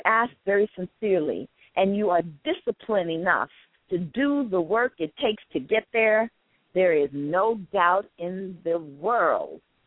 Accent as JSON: {"language": "English", "town": "Brooklyn", "region": "New York", "country": "United States", "tie": "born or raised there", "said": "I was from the Brownsville section of Brooklyn and in the Van Dyke Projects, and we lived on the 10th floor. And I remember, you know, growing up"}